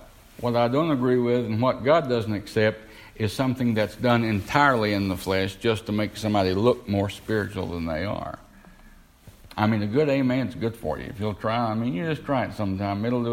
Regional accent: the South, United States

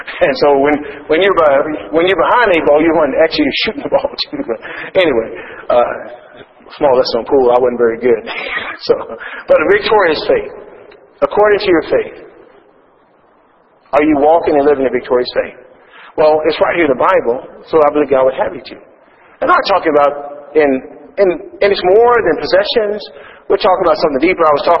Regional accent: United States; moved away; I don't mean bad against my home country. Man, there's a lot of overweight people in the United States of America.

